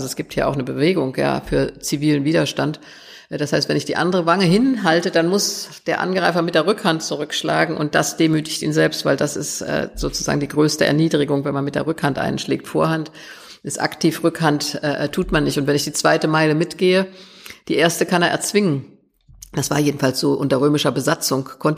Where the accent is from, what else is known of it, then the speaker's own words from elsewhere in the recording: West Germany, Germany; born there; Ich bin nach 45 in Westdeutschland geboren.